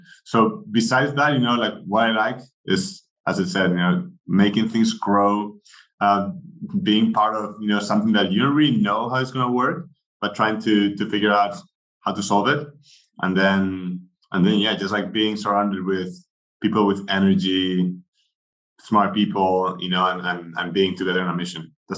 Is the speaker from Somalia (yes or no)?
no; Spain; I'm from Spain, so I grew up there.